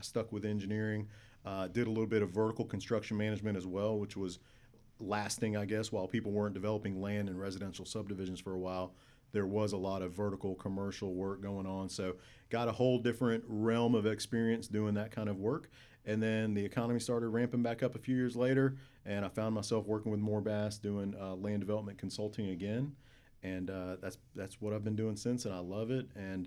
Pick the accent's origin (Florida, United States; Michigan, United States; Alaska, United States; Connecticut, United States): Florida, United States; Tallahassee; I am born and raised in Tallahassee. Went to school here my whole life and moved away to go to Gainesville, go Gators.